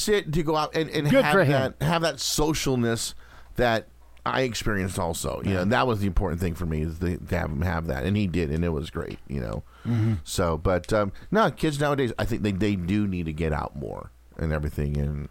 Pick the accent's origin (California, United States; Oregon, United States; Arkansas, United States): California, United States; Whittier; growing up in Whittier, we had in Puente Hills area, there was a area that they had miniature go-karts.